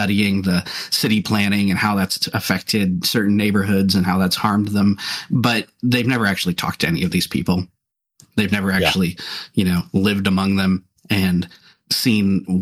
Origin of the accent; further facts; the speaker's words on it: Pennsylvania, United States; I mean, I'm from Pennsylvania